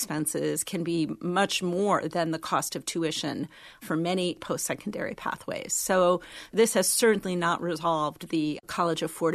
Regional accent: California, United States; So I grew up in California. I went to college in California in the 1970s

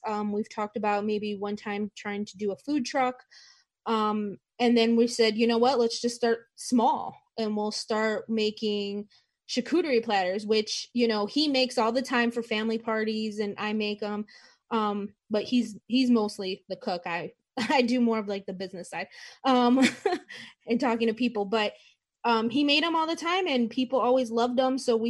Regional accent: Chicago, Illinois, United States; I'm from the south side of Chicago.

